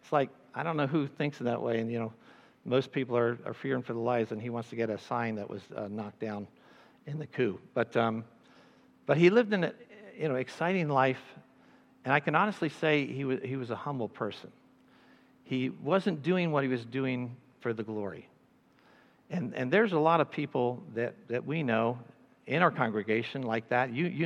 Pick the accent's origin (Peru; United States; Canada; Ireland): Canada; born there; I was born in Canada when he was a pastor in Canada.